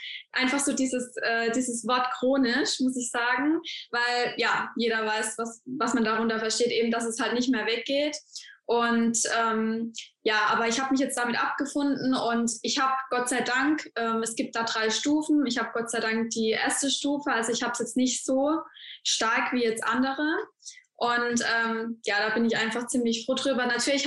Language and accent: German; Heidelberg, Baden-Württemberg, Germany; ich bin 25 Jahre alt und ich komme aus Heidelberg.